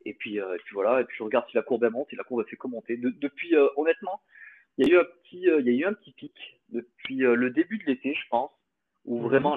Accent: France; ça se fait parce que je suis français de base et que j'en connais beaucoup plus, quoi.

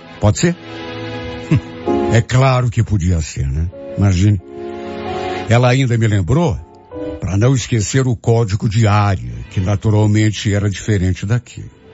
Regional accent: Curitiba, Paraná, Brazil; Então, eles são de São José dos Campos, mas eu sou de Curitiba.

